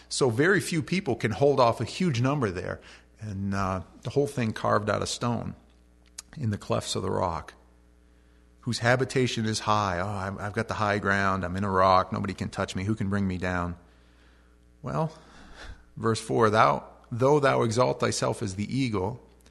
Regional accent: United States; It really should be, I'm grateful that I'm American.

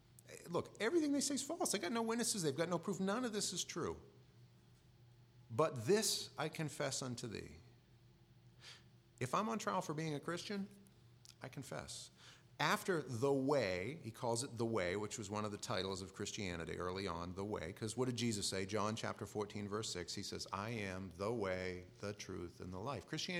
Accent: Maine, United States; well, you know, I'm from Maine. He's not going to mess with me.

